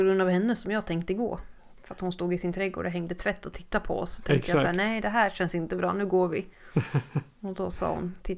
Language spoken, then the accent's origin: Swedish; Sweden; Men när vi sa att vi var från Sverige, då dottern på en gång, och bara, åh, jag måste berätta för pappa!